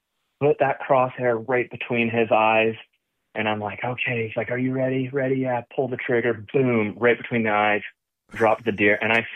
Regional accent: Canada; And so, yeah, I grew up in Canada and, honestly, up there, hunting is, you know, there's not a whole lot of grocery stores.

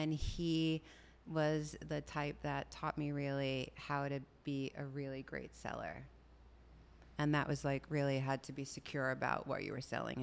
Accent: Long Island, New York, United States; I grew up in Long Island, New York.

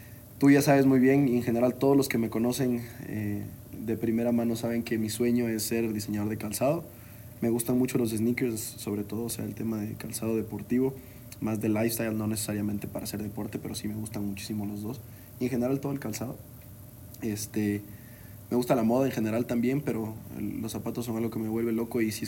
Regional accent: Ecuador; now in Guadalajara, Mexico; soy ecuatoriano, eso es muy importante. Yo la bandera amarilla, azul y roja la llevo bien tatuada

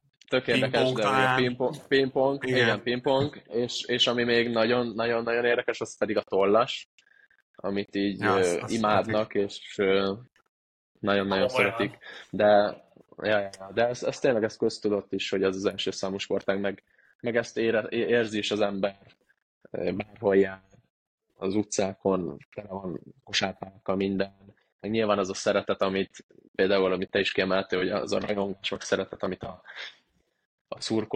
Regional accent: Hódmezővásárhely, Csongrád-Csanád, Hungary; én ugye Hódmezővásárhelyen nevelkedtem, a Hódmezővásári vagyok

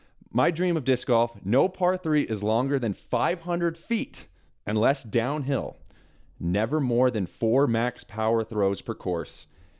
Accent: Colorado, United States; And I am from Colorado, so in theory, I should hate the Chiefs.

